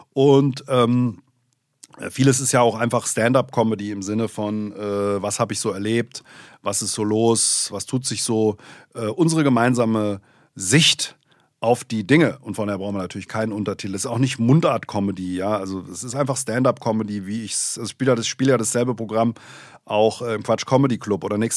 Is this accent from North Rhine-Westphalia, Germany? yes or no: no; Langen, Hesse, Germany; ich bin ja aufgewachsen in Langen